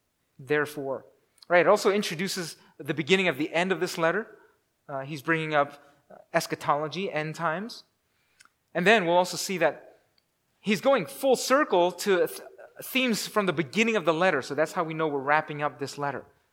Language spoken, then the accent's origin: English; United States; The word coming is parousia or parousia, since we're American.